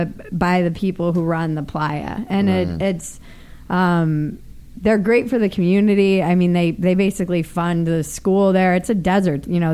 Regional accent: New York City, New York, United States; born there; I was born in New York City, and then I moved every year and a half. So it's a long story, but basically my family's all in Rhode Island.

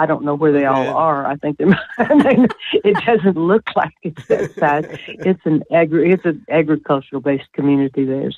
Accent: Iowa Park, Texas, United States; Well, I came from another small town. I was born in Wichita County, which is on the eastern edge of West Texas. Up near the Red River in a town called Iowa Park, Texas.

